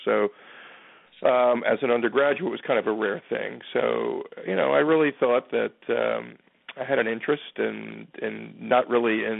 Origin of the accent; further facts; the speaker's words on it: New York City, New York, United States; Oh, I'm a native New Yorker. I grew up in Manhattan. Went to the same school for 14 years